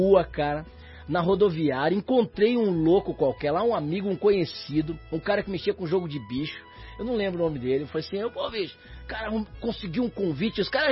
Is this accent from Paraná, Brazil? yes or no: yes; Iporã, Paraná, Brazil; Eu sou do interior do Paraná, né? Eu nasci em Guaíra e me criei numa cidadezinha chamada Iporã, pertinho ali, entre Umuarama e Guaíra.